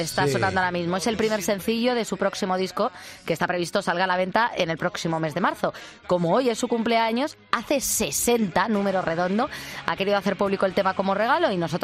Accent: Spain; Nosotros somos más los italianos españoles el vino, la cervecita.

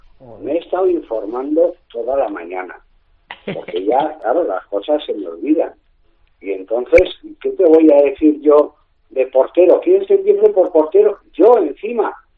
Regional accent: Navarre, Spain; Ten en cuenta que soy muy navarro.

